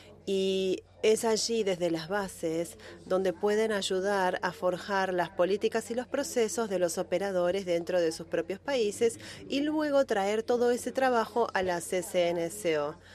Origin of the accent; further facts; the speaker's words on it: Costa Rica; de Costa Rica y hablo a título personal.